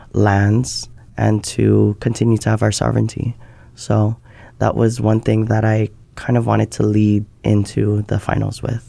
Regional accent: Kaneohe, Hawaii, United States; I always like to think of myself as homegrown. I'm from Kaneohe. I live in Nu'uanu

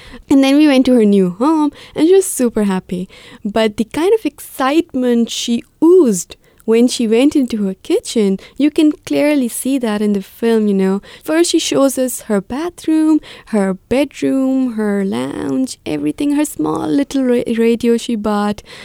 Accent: Karachi, Sindh, Pakistan; it's much, much better than what I've seen in Pakistan. I grew up in Karachi, and I've never seen people, you know, coming together.

